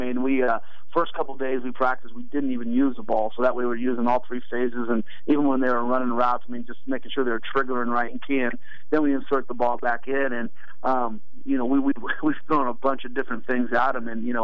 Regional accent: Livermore, California, United States; I mean, I grew up in Livermore, not too far away.

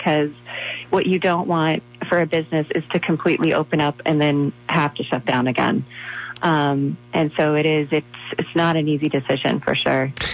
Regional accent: Nova Scotia, Canada; Listen, I grew up in Nova Scotia, Canada. It's exactly like Connecticut.

